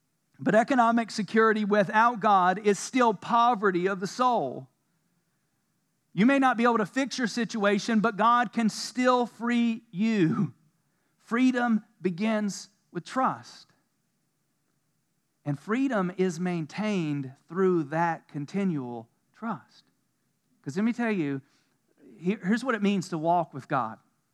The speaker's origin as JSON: {"language": "English", "country": "United States", "said": "and I'm American, I vote and I want certain things."}